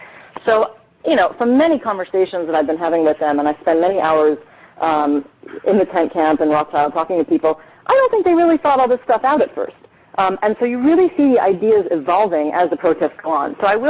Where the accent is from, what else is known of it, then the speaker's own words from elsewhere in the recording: Tel Aviv, Tel Aviv District, Israel; I live with them. I'm from Tel Aviv.